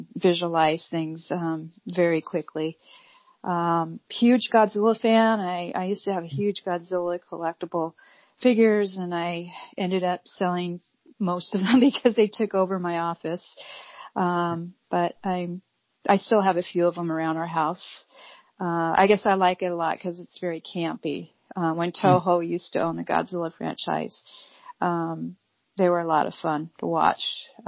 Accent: Walla Walla, Washington, United States; now in Seattle, United States; I was born and raised in Walla Walla, Washington. Lived there for most of my life, and I'm now, I guess you can call me a native of Washington, and I live now in the Seattle metro area.

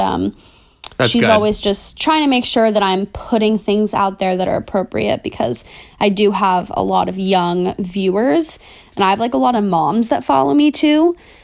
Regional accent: Fort Lauderdale, Florida, United States; I didn't grow up in LA. I grew up in Florida.

